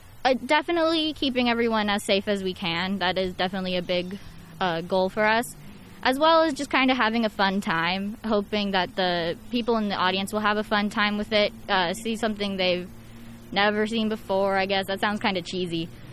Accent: Lewisburg, United States; from Lewisburg.

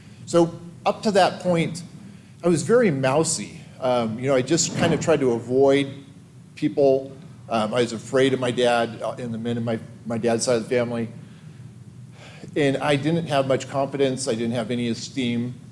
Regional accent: Washington, United States; I'm originally from Southwest Washington State on the coast. I come from a huge Irish Catholic family.

